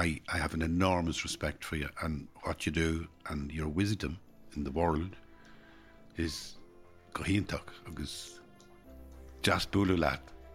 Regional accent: Ireland; I sometimes think that our Christianity is very damaged by the damage of being Irish.

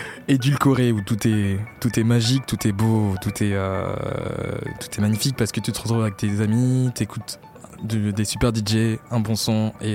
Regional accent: Saint-Denis, Île-de-France, France; Moi je viens de Saint-Denis, donc plutôt un milieu populaire

